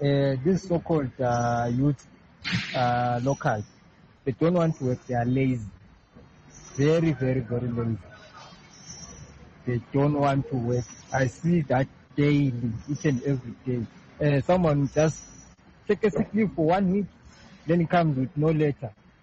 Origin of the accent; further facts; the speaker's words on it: Zimbabwe; now in South Africa; I tell them that I come from Zimbabwe.